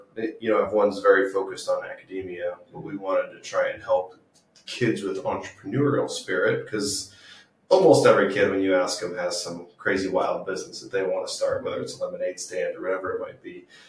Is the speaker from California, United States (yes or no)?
yes; Camarillo, California, United States; All right, so I'm not originally from the Florida Panhandle. I was born and raised in Camarillo, California. There's two L's in there. It's Spanish, so if you look it up, it's Camarillo.